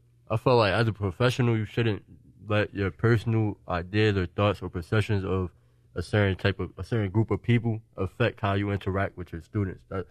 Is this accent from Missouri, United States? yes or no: no; Newark, New Jersey, United States; I dealt with some of the similar stereotypes. I'm from Newark. So it's kind of like the same reputation and it's more up north.